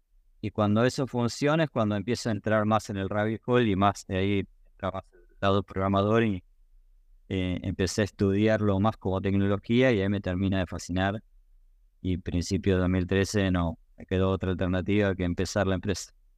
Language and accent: Spanish; Patagonia, Argentina; yo soy de la Patagonia